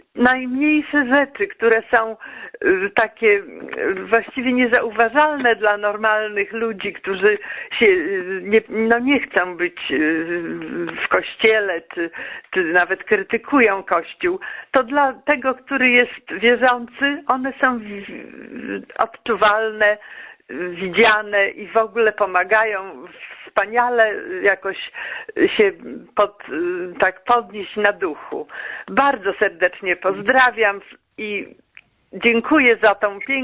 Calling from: Koszalin, West Pomeranian Voivodeship, Poland; z Koszalina.

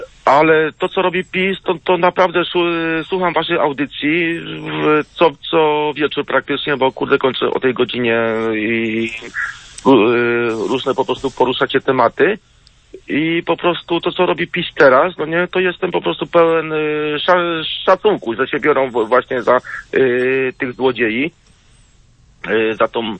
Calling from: Nysa, Opole Voivodeship, Poland; Jestem z Nysy, województwo opolskie

